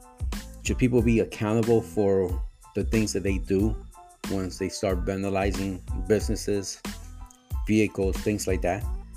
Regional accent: United States; But again, that is the beauty of being an American.

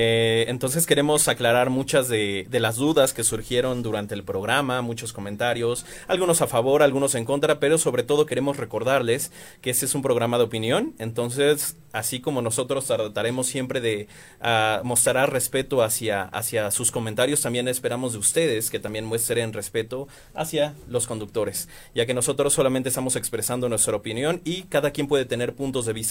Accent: Mexico; como mexicanos y como latinos siempre tratamos de ver estas tragedias con cierto humor

